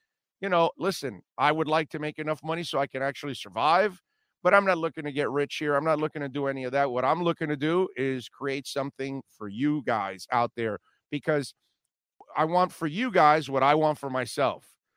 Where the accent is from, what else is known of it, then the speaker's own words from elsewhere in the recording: Hialeah, Florida, United States; also born or lived in Belle Glade; now in West Kendall, United States; I was born in Belgrade, Florida, in the far northwest corner of Palm Beach County. All right. Raised in Little Havana and Hialeah and now living in West Kendall. But I'm a South Florida guy, born and raised.